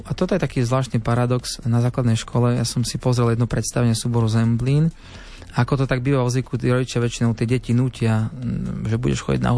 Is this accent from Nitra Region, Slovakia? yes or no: no; Michalovce, Košice Region, Slovakia; also born or lived in Sobrance; ja som sa narodil v Sobranciach, takže až niekde blízko pri hranici s Ukrajinou. No ale vyrastal som teda v Michalovciach